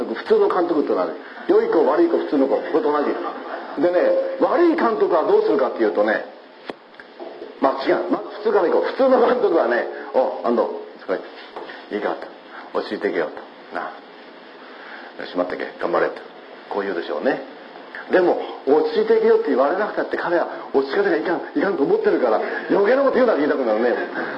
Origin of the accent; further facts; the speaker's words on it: Ibaraki, Japan; 私は茨城県の出身で、